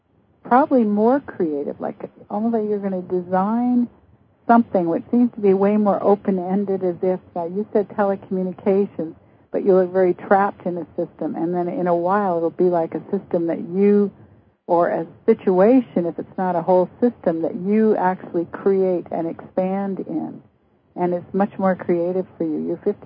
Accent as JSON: {"language": "English", "country": "Canada", "said": "I'm from Canada, too."}